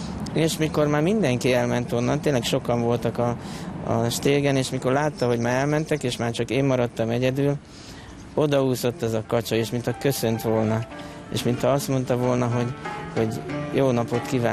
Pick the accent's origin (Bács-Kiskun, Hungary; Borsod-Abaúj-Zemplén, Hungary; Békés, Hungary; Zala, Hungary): Bács-Kiskun, Hungary; Kecskemét; Az én szűkebb hazám a Kiskunság, bár én egy városi gyerekként nőttem föl a második emeleten, Kecskeméten, de a nagyszüleim, akik Tanyán éltek, közel a várostól 30 kilométerre szabadszálláson